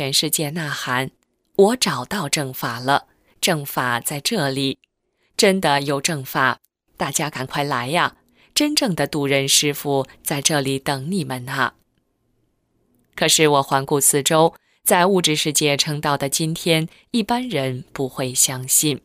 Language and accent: Chinese; Taiwan; born there; 感谢上天让我今生生为中国人，在自由的台湾出生。